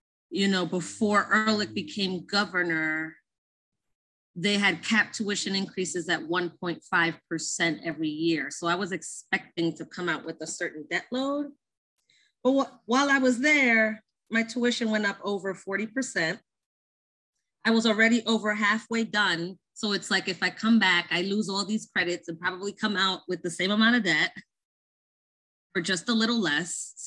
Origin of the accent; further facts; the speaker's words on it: Brooklyn, New York, United States; So artsy fartsy kid growing up in Brooklyn with my big extended family in one house.